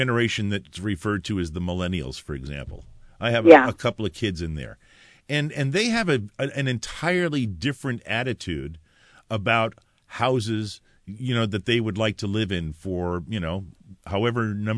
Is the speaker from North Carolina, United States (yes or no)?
no; Bronx, New York, United States; I was born and raised in the Bronx. And I was I was raised on the absolute same street that my mom was raised in.